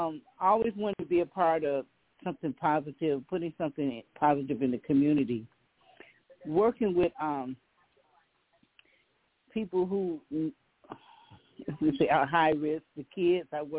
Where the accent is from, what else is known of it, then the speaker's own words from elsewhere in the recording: Ohio, United States; now in Richmond, United States; I live in Richmond. I've been here 4 years, but I grew up on Superior, and I hung out a lot in the Kinsman Harvard area.